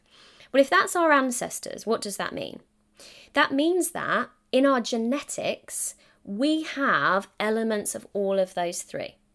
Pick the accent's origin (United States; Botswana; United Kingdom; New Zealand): United Kingdom; England; accent: English; Now, I don't know if it's my English accent or if it's the way I say the word